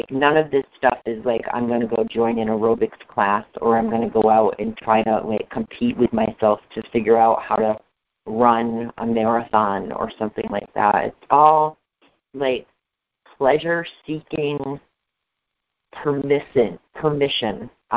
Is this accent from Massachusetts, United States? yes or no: yes; Massachusetts, United States; I've been back in my hometown in Massachusetts